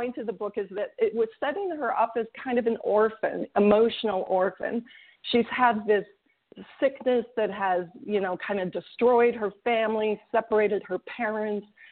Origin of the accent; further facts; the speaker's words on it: Midwest, United States; You know, I grew up in the Midwest with this like white bread and bologna background.